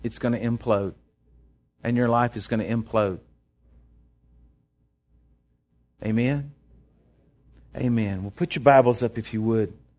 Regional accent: Texas, United States; And now I tell people I'm from Texas.

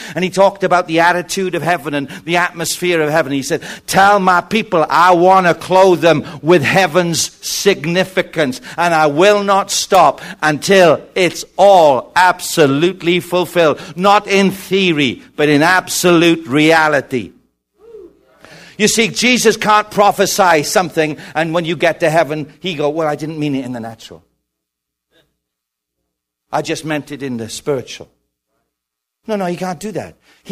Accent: United Kingdom; now in United States; I said, no, ma'am, I'm from Great Britain.

